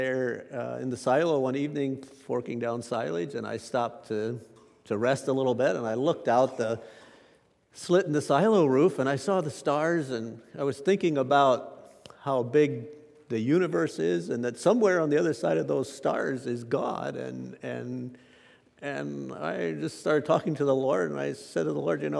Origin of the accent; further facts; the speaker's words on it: Ephrata, Pennsylvania, United States; I was born here in Ephrata, Pennsylvania. We lived on Meadow Valley Road, and we never farmed on a big scale